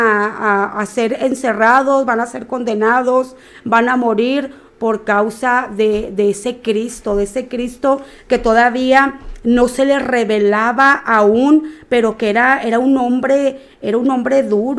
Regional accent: Mexico; hablo aquí en mi país, México

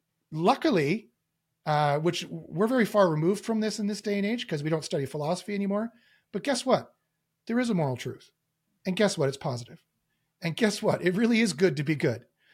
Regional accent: Canada; I am Canadian

